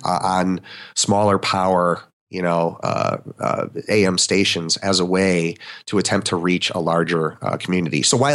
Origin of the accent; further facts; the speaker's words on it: Wisconsin, United States; I'm from Wisconsin, and my hometown is 35,000 people. When I was growing up, a lot of that was farming and factory workers.